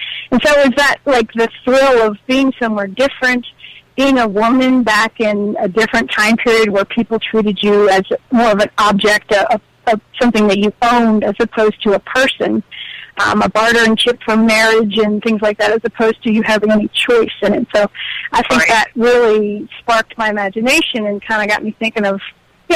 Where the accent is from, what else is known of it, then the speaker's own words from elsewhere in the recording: United States; because I'm an American. I don't know all these terms.